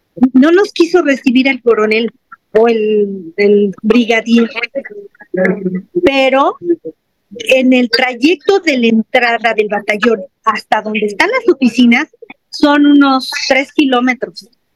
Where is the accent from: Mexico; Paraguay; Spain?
Mexico; los primeros que saldríamos a defender, Fran, pues somos los mexicanos.